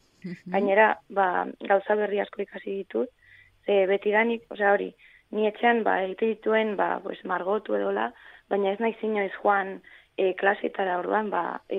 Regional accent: Orbaizeta, Navarre, Spain; Bani Orbaizetakoa, eskuako baiaran.

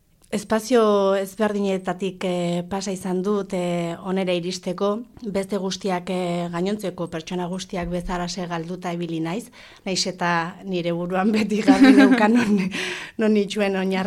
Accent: Pamplona, Navarre, Spain; txantrean jaio nintzen, txantrean hazi, txantrean handitu, txantrean txikitu

